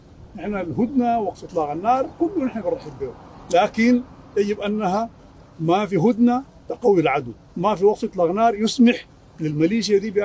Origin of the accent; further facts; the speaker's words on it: Sudan; نحن من حقنا كسودانيين نطرد كل زول أراد بنا شرا.